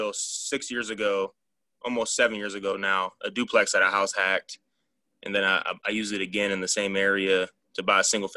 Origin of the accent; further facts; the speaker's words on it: Cleveland, Ohio, United States; also born or lived in Texas / Colorado; So I'm from Cleveland originally, and I've been adopted by Texas here in the last 5-6 years where my wife's from.